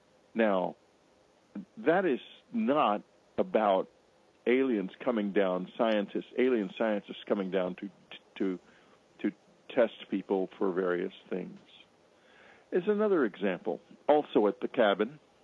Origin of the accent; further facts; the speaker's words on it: San Antonio, Texas, United States; now in California, United States; It followed us to the little condo in San Antonio, Texas, my hometown, that we managed to get a hold of. I'm living now in California